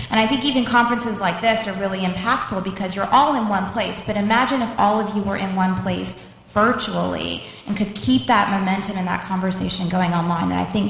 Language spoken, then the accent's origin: English; United States; one of the best and most significant things that we could do as Muslim American women